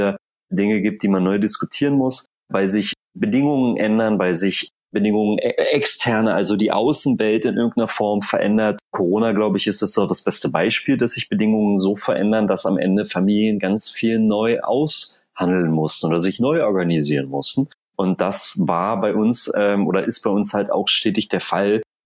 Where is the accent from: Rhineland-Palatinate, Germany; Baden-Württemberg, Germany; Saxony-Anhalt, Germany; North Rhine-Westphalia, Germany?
Saxony-Anhalt, Germany; Tangerhütte; born or raised there